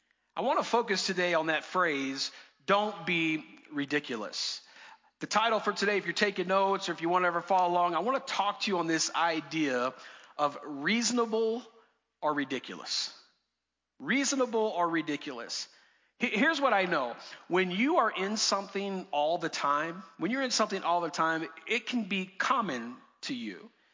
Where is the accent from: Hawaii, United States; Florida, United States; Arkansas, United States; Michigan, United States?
Florida, United States; Now, I grew up in Florida, born and raised.